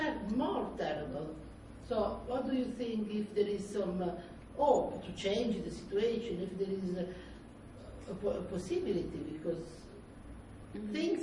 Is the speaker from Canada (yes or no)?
no; Italy; English is a second language; I am just an Italian tourist.